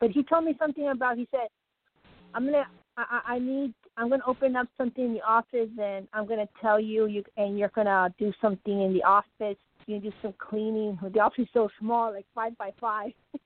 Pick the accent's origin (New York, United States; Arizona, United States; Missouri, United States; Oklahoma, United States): Arizona, United States